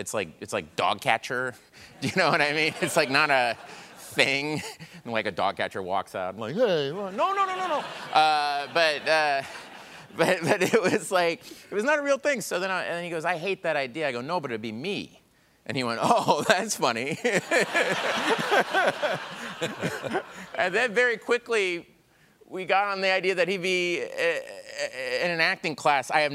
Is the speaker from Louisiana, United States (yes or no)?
no; Tulsa, Oklahoma, United States; I'm from Tulsa, Oklahoma.